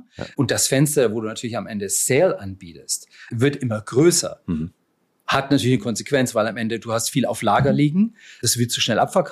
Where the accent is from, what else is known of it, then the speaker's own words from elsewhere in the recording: Kitzingen, Bavaria, Germany; accent: Franconian; Also ursprünglich komme ich aus Kitzingen.